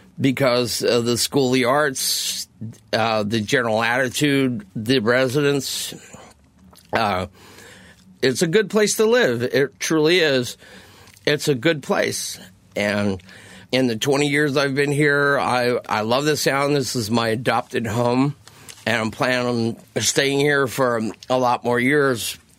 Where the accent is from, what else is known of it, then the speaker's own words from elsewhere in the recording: New Jersey, United States; I grew up in New Jersey, and this is where I became an adult.